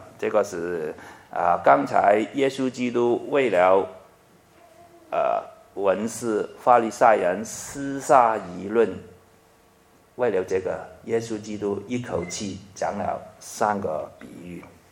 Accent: Hong Kong; 现在特别是最近我香港人很多讲啊

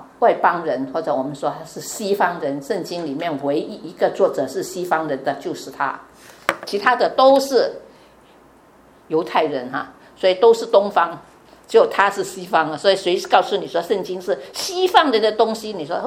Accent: Vietnam; 我最近回去越南，我是越南长大的，你不知道知道吗？虽然是华人，但是我在那边生那边长啊。我回去越南

